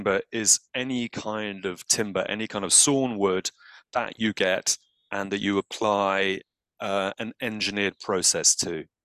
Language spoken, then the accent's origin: English; Milton Keynes, South East England, United Kingdom; Well, I was brought up in Milton Keynes.